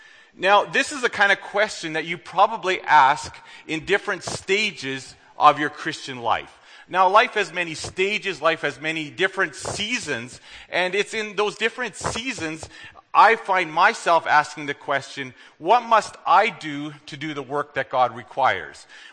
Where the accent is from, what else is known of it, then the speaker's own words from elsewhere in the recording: Manitoba, Canada; I grew up in the Winkler-Plum Coulee area.